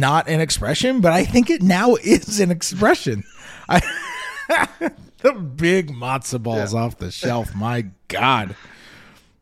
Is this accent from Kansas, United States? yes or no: no; New York City, New York, United States; like, I'm from New York City. When I grew up in the 90s in New York, you know?